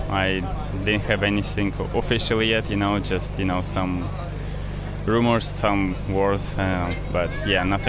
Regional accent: Uzbekistan; born there; first language Russian; English is a second language; Yeah, my parents was Russian. I was born in Uzbekistan. And, you know, it was USSR, so everybody was, we all kind of live in the same country.

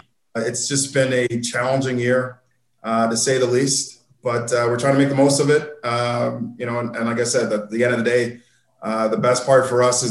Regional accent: Canada; being a Canadian

